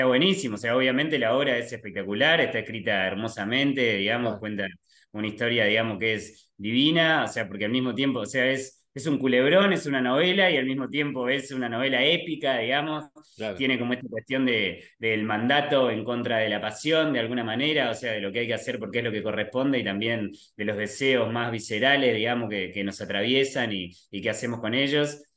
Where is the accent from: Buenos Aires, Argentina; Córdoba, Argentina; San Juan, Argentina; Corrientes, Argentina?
Córdoba, Argentina; moved away as an adult; now in Uruguay; Yo soy de Córdoba, estoy acá hace 4 años, me vine a estudiar la Tecnicatura en Dramaturgia y me quedé. Tenía amigos acá y hacía tiempo que tenía ganas de vivir en Uruguay